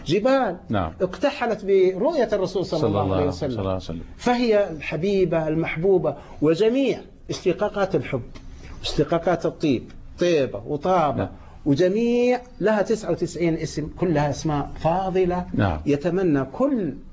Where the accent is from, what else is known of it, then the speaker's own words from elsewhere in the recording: Yanbu, Medina Province, Saudi Arabia; أنا أساسا من ينبع البحر